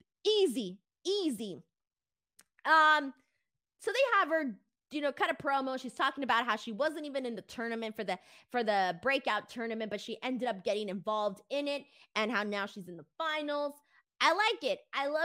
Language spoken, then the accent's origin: English; Los Angeles, California, United States; Born and raised in Los Angeles. I know a million girls like this.